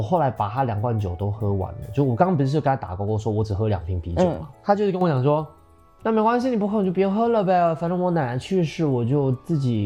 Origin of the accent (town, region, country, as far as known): Taiwan